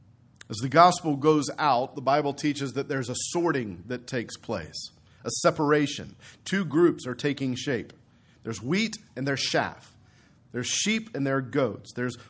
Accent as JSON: {"language": "English", "region": "Texas", "country": "United States", "said": "except we're from Texas, so we'll say sand dune."}